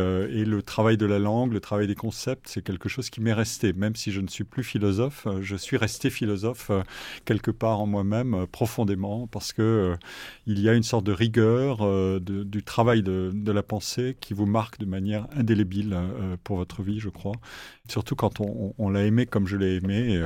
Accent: Forbach, Grand Est, France; born there; Je suis lorrain d'origine. Mon père était lorrain et ma mère était alsacienne, mais c'est un nom lorrain. Je suis né dans une ville minière de l'est de la France, à la frontière allemande, Forbach, en Moselle

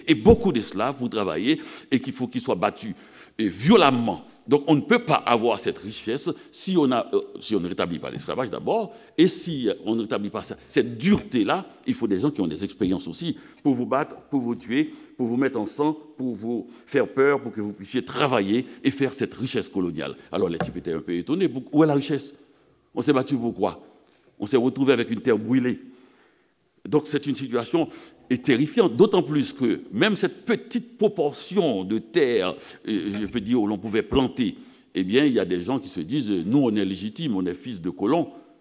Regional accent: Haiti; moved away; also born or lived in Canada; Quand j'ai quitté Haïti, en exil, j'étais allé au Canada parce que je n'avais pas envie de me trouver dans un pays où il faut consoler tout le temps les gens.

